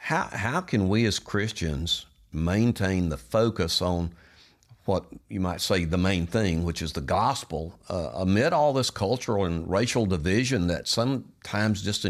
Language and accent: English; the South, United States; you're a Yankee and I'm a Southerner.